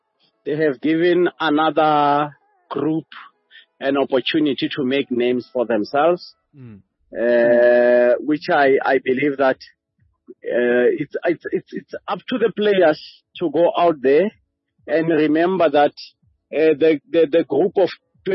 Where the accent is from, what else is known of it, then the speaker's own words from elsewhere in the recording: South Africa; But as a South African, I will always put my country first